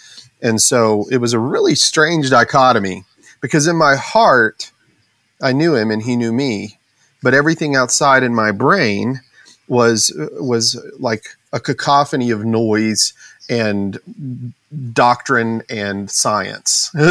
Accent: United States; And so I was trying to understand, as an American, one of our things is life, liberty, and the pursuit of happiness, right?

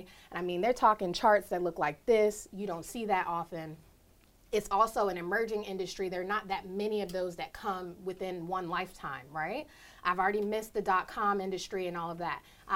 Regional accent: Maryland, United States; And I looked up my home state of Maryland and realized they had just passed the medical cannabis bill the year before in 2013.

